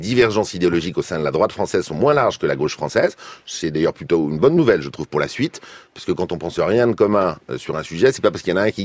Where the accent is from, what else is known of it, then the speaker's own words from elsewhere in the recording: France; On est Français. On veut tourner la page de ce quinquennat.